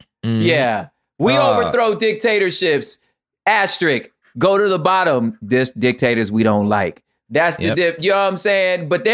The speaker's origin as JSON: {"language": "English", "country": "United States", "said": "It's also a side note as an American, how often governments get overthrown."}